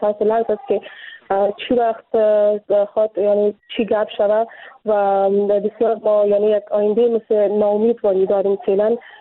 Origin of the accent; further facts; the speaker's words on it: Pakistan; یعنی من تولدم در پاکستان بودم، اینجا به دنیا آمدیم، اینجا درس خود خوانده مکتب خود خلاص کردم